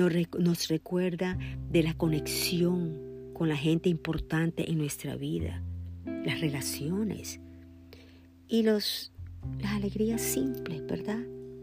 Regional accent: Nicaragua; siendo yo nicaragüense, el relleno nica es deliciosísimo

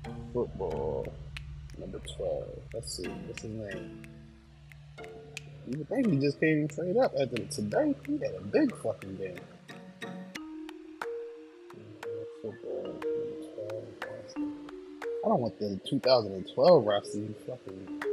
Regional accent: East Coast, United States; Now, me personally, I'm from the East Coast, so, you know, we basketball.

